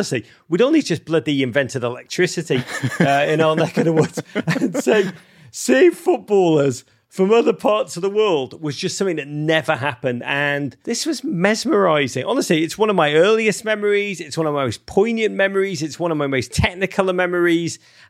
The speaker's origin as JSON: {"language": "English", "town": "Liverpool", "region": "North West England", "country": "United Kingdom", "tie": "born or raised there", "said": "growing up in Liverpool, my city, we consumed our football back in those days by going live to watch our local club in their grubby home stadium."}